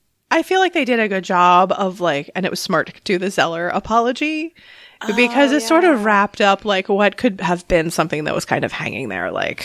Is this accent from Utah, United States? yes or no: no; Maryland, United States; But we're also from Maryland.